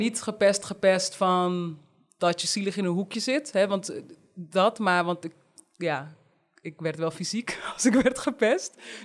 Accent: Uithoorn, North Holland, Netherlands; ik ben opgegroeid in Uithoorn, dus net buiten Amsterdam. En dan woonde ik in een flat, in de Monet-flat, 10 verdiepingen.

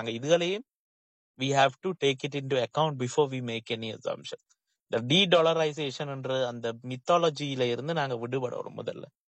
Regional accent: Sri Lanka; இலங்கையில இருந்து கொண்டு நாங்கள் இலங்கையர்கள் அந்த இலங்கையில இருக்கிறவர்கள்

